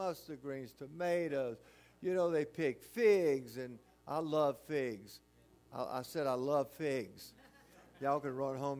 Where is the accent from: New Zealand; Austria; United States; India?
United States; Louisiana; You know, being a Cajun is, you know, that's a whole other lifestyle. We got a lot of Boudreaux's and Thibodeau's down there in South Louisiana, you know.